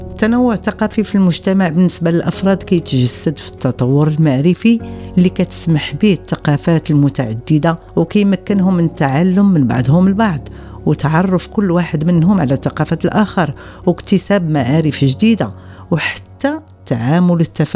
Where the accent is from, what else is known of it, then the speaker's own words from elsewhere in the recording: Morocco; وعزز قيم التسامح والتعايش بيننا كمغاربة